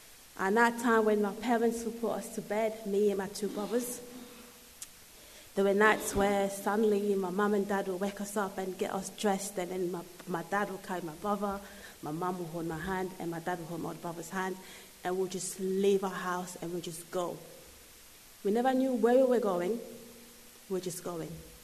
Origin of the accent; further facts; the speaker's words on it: Angola; also born or lived in Congo; Many of you know that I'm from Africa. I was born in Angola, and I've lived in Congo as well.